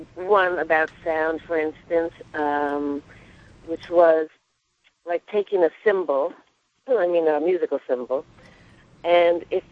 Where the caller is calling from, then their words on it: New York, United States; I'm not in your fair city. I'm on Long Island.